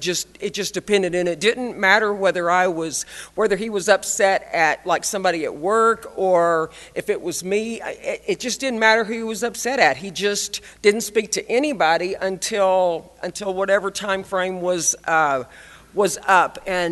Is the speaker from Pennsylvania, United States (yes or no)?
no; Texas, United States; But again, so I grew up in East Texas.